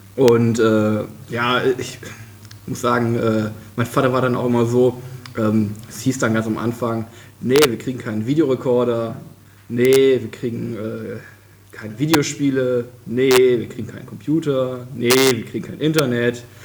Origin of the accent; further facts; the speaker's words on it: Krefeld, North Rhine-Westphalia, Germany; aufgewachsen bin ich in Krefeld. Das ist in der Nähe von Düsseldorf. Hab da auch quasi meine Kindheit verbracht und dann auch angefangen zu studieren dort.